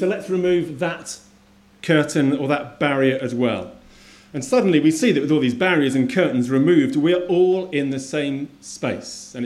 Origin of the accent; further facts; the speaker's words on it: United Kingdom; You know, I think that we as British Baptists, I think we are the outliers of the kingdom of God.